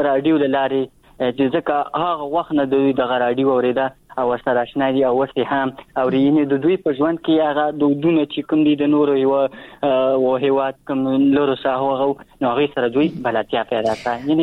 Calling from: Achin, Nangarhar, Afghanistan; در سره تماس کیم د ننګرهار ولایت اچینو لسوالینه

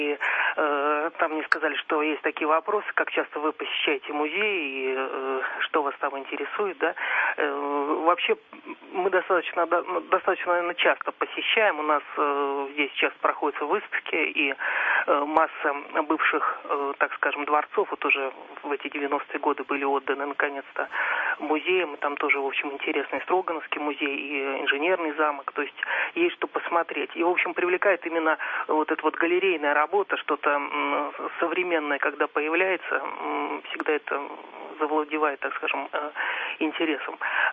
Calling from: Saint Petersburg, Russia; я звоню вам из Петербурга, из города музея.

